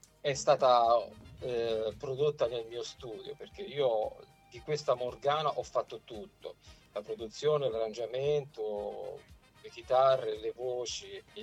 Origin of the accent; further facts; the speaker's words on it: Portoferraio, Tuscany, Italy; io sono nato a Portoferraio. Non ti dico la data perché mi sembra il caso, però io sono nato a Portoferraio, sono proprio nativo di Portoferraio.